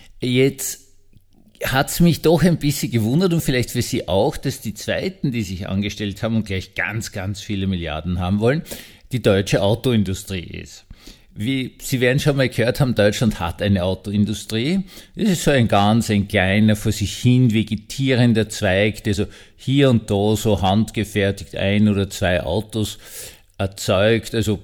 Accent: Austria; Und ich war als Österreicher wirklich fasziniert

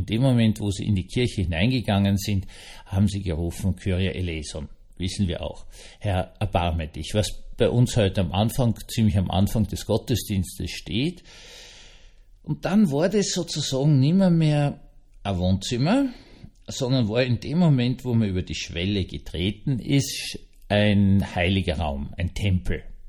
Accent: Austria; als Österreicher

